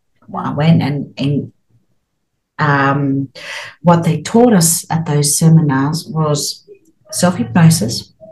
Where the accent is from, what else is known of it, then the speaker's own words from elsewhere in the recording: Australia; because I was born and brought up in Australia.